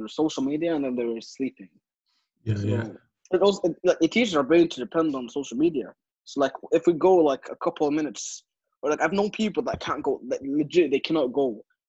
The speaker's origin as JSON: {"language": "English", "country": "Algeria", "said": "I'm from Algeria."}